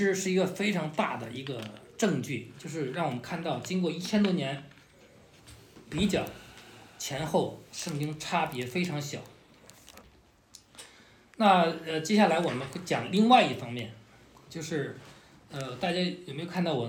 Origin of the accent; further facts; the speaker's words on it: China; 我们中国人有历史，对吧？